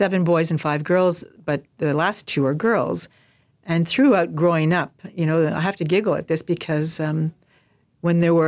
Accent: Canada; And so I guess I just so happen to be Canadian.

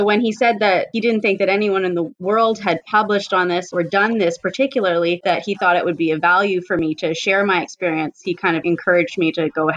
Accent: Canada; especially being a Canadian, my first time at WOCN in the States

